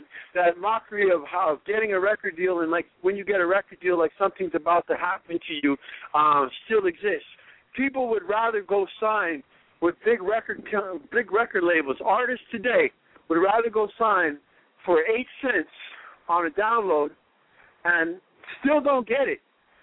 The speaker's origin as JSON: {"language": "English", "country": "Canada", "said": "You know, I'm from Canada, and I grew up listening to you."}